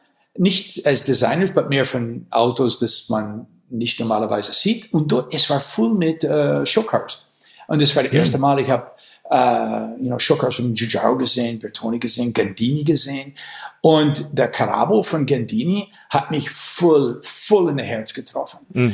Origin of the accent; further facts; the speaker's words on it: Wisconsin, United States; Aber in Amerika, ich komme aus Wisconsin.